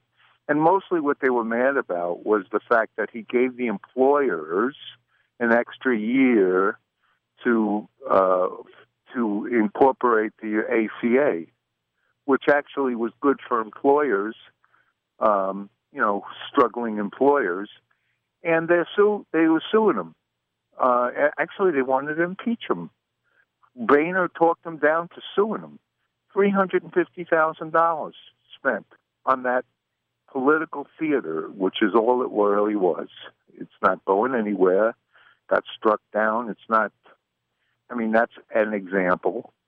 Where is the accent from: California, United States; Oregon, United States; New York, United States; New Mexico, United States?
New York, United States; moved away as an adult; I grew up in New York. I went to college, undergraduate in New York. And 39 years ago, probably before you were born, I come out here to go to grad school. And I've been here ever since.